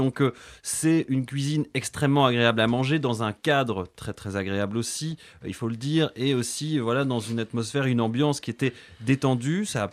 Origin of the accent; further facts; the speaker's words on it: Belgium; Et en tant que Belge, je m'y connais.